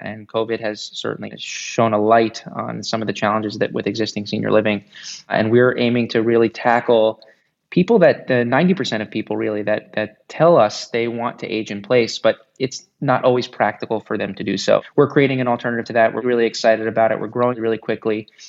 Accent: Florida, United States; born and raised in South Florida, what we're now calling Silver Valley

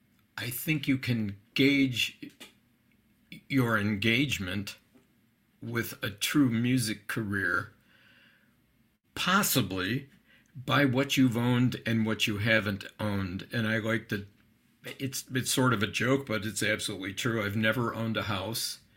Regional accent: Buffalo, New York, United States; now in Westminster, United States; I'm in Westminster, Maryland, which is about 45 minutes kind of northwest of Baltimore. Yeah, and I'm originally from Buffalo.

